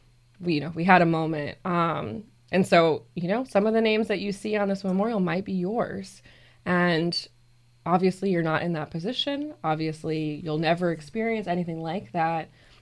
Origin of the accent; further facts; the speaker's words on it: California, United States; also born or lived in Ohio, United States / Texas, United States; I'm from California, living in Ohio, living in Texas